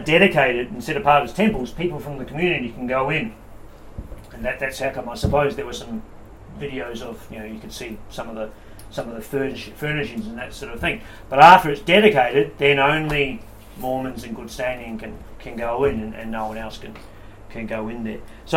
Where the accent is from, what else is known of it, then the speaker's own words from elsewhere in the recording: Hamilton, Waikato, New Zealand; Growing up in Hamilton, in New Zealand, there was a suburb